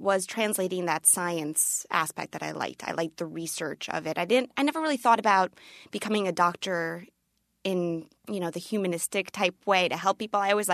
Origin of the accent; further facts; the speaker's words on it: New York, United States; Sloan Kettering in New York, and I'm a New Yorker.